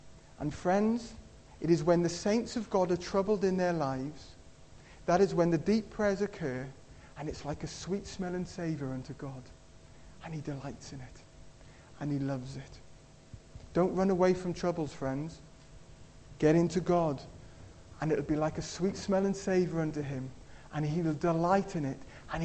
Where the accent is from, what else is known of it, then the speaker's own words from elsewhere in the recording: Wales, United Kingdom; I'm from Pembrokeshire originally, so I used to like my surfing.